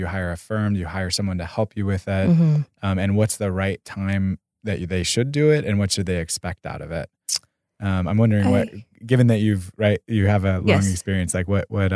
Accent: Pasadena, California, United States; I'm also from Pasadena.

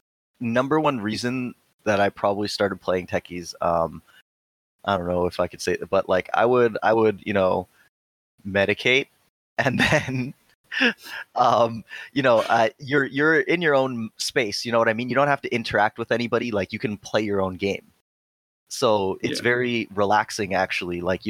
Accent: Canada; born there; I was born in Canada actually. Yeah. So I'm fully Canadian, but I am Korean heritage.

